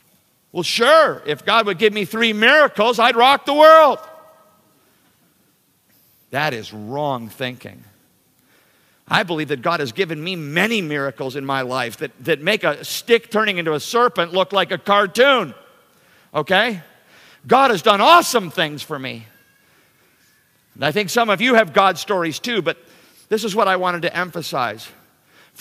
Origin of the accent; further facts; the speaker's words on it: Canada; And I'm from Canada, okay? No allegiance to those things.